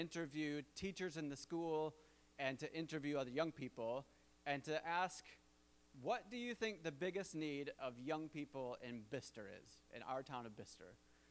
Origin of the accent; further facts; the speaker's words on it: Hudsonville, Michigan, United States; now in England; I grew up in Hudsonville, so we get to be with Grandma and Grandpa this week when we're back as well.